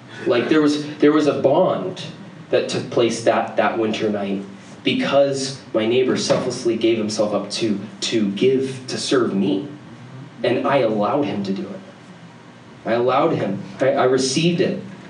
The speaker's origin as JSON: {"language": "English", "region": "New England", "country": "United States", "tie": "born or raised there", "said": "I grew up in New England and like, I didn't even know what it was, you know, until I bought one."}